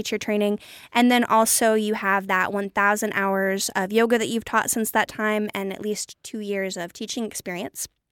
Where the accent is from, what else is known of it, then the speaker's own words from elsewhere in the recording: Michigan, United States; Yeah, I'm from Michigan. Did you know that?